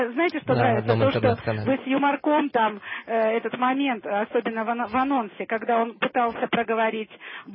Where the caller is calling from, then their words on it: Moscow, Russia; Я из Москвы звоню.